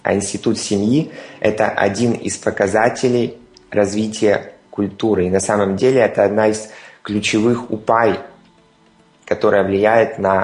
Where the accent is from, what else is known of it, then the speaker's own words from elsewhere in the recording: Ukraine; у меня на родине, да, Украина